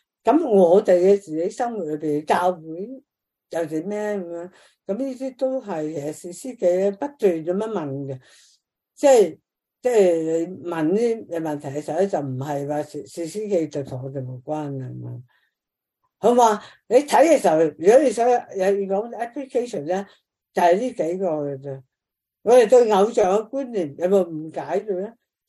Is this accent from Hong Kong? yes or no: no; Australia; 咁我成日谂，我哋澳洲人都有呢样嘢噶吓